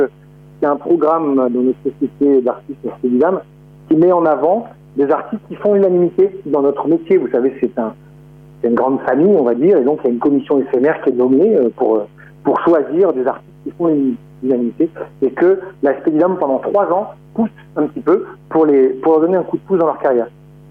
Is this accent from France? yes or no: yes; the Alps, France; now in Toulon, France; Et moi, j'ai grandi dans une région dans les Alpes. Et maintenant, j'habite dans le sud de la France. Je me sens chez moi, j'habite à Toulon.